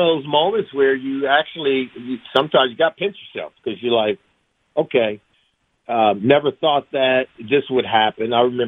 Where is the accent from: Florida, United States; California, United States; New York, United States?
California, United States; Los Angeles; let's recruit more guys from my hometown. I grew up in Los Angeles.